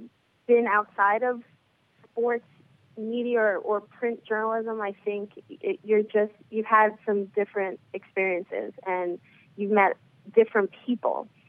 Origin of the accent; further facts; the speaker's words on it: Brooklyn, New York, United States; One, I'm from Brooklyn, so I'm a New York City girl.